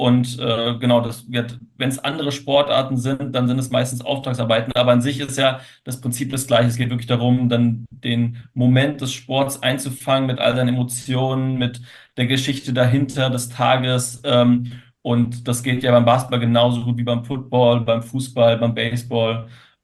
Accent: Frankfurt, Hesse, Germany; Das ist natürlich als Frankfurter echt ein Erlebnis gewesen.

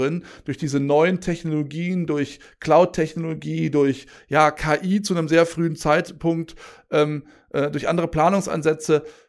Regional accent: Cologne, North Rhine-Westphalia, Germany; ich komme aus Köln im Westen

